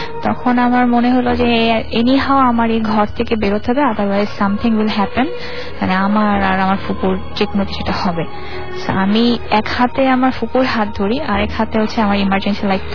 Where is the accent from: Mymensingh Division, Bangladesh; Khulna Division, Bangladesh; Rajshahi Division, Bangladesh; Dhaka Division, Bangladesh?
Dhaka Division, Bangladesh; Auliabad; আমাদের গ্রাম হচ্ছে ঢাকা জেলার দোহার থানার আউলিয়াবাদ গ্রামে, এবং আমার নানা বাড়ি দাদা বাড়ি পাশাপাশি গ্রামে।